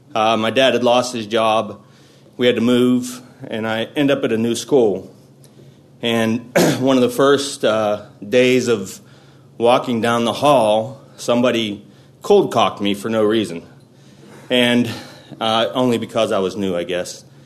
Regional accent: Pittsburgh, Pennsylvania, United States; I'm from Pittsburgh, Pennsylvania. I'm one of 11 children, all the same marriage, and come from a long line of ministers and teachers in the family.

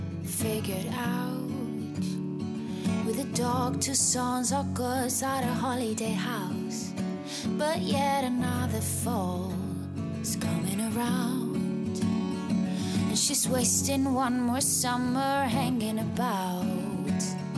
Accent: Rome, Lazio, Italy; moved away as an adult; now in London, United Kingdom; 8 years ago I bought a one-way ticket to London. Now, I was born and raised in Rome, surrounded by sunshine, amazing food, incredible art, a very warm family.

